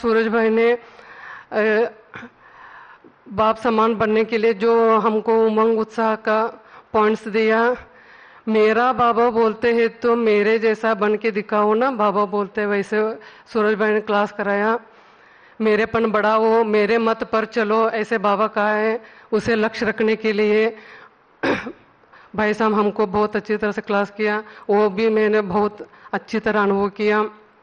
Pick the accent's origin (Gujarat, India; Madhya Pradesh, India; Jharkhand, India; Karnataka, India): Karnataka, India; मैं कर्नाटक से आई हूँ।